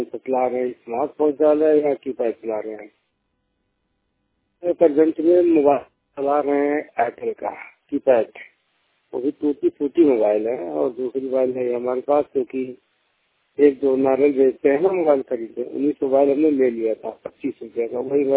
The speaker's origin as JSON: {"language": "Hindi", "region": "Uttar Pradesh", "country": "India", "said": "जिला बस्ती के रहने वाला हूँ।"}